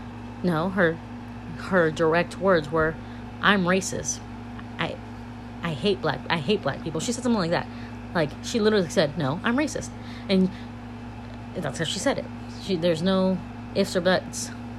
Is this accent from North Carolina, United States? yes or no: no; California, United States; I grew up in Orange County, which I did. And I went to school in Fullerton, it was Yorba Linda, Brea area.